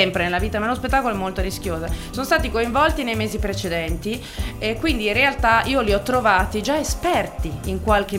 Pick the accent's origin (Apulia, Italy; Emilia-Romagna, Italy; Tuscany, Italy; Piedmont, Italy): Emilia-Romagna, Italy; Bologna; now in Cagliari, Italy; in realtà io vengo da quelle parti, vengo da Bologna